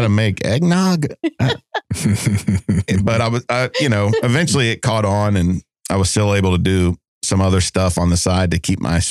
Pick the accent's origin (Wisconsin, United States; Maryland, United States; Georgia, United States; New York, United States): Georgia, United States; Atlanta; now in Knoxville, United States; And I never thought I'd say that because I was born and raised in Atlanta.